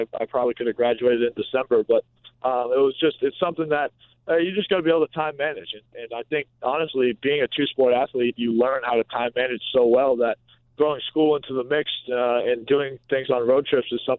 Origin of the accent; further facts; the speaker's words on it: Boston, Massachusetts, United States; I mean, it's just like growing up in the New England area in Boston, Massachusetts.